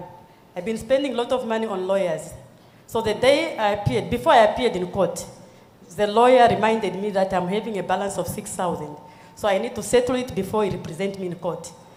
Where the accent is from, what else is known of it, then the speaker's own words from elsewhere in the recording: Namibia; from Namibia.